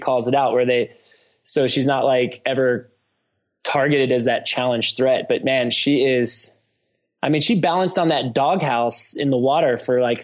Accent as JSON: {"language": "English", "region": "Ohio", "country": "United States", "tie": "born or raised there", "said": "we're from just a small town outside of Cincinnati that, is a unique area."}